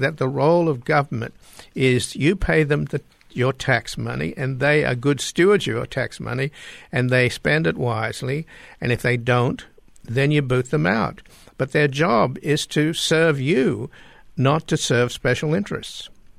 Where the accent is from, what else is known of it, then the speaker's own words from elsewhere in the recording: Australia; and I grew up in Australia